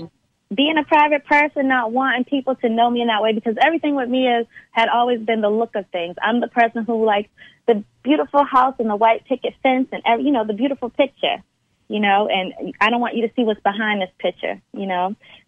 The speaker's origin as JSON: {"language": "English", "town": "Boston", "region": "Massachusetts", "country": "United States", "said": "I'm from Boston, Massachusetts."}